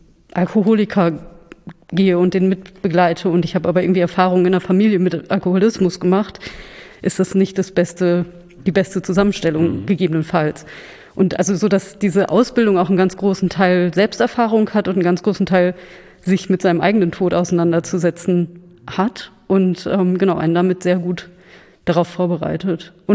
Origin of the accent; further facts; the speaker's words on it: Bielefeld, North Rhine-Westphalia, Germany; Also jetzt muss ich mich outen, ich komme ja aus Bielefeld, ne?